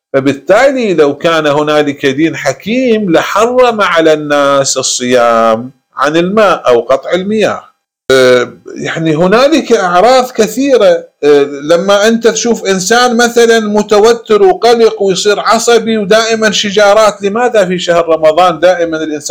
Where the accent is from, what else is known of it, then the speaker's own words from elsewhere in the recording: Iraq; وهذه عندنا بالعراق وغير العراق الكثير من الناس مصابين بهذا الضرر